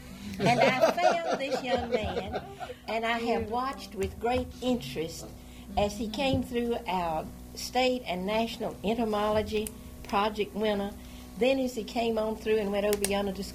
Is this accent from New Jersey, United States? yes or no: no; North Carolina, United States; You know I'm from Bladen County by now.